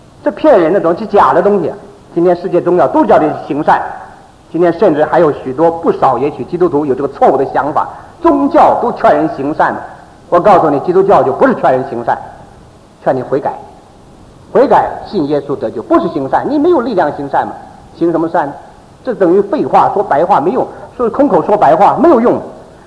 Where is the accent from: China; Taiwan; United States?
China; 我们身为中国人是有福了，得天独厚